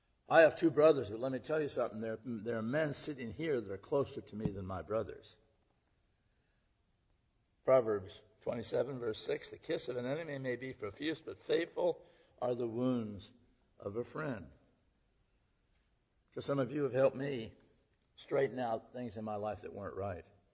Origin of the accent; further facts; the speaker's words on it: United States; Now, I'm an American, and I believe in America, and I believe and love this country.